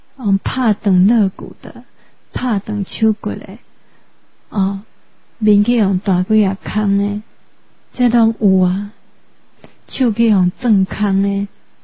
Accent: Taiwan; 难道我们台湾人还能够不醒吗？台湾人能够把这些历史忘记吗？

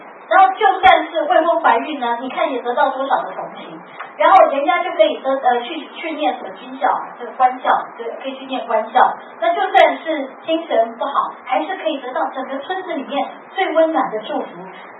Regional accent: Taiwan; 如果我们台湾人跟他们一样的刻薄，那我们是不是也可以做另外一种的表现呢？

